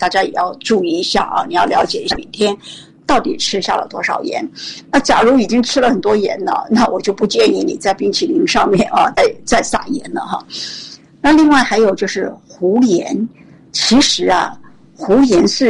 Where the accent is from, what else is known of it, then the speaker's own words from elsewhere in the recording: Taiwan; 真的是比起我们台湾人是讲究很多。